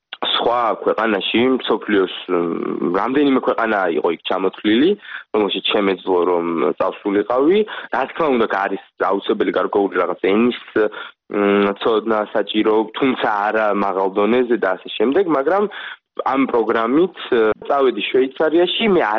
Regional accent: Kakheti, Georgia; მე წარმოშობით კახელი ვარ

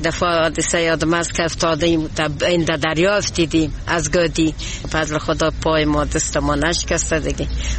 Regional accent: Herat, Afghanistan; ماده از هرات هستیم،

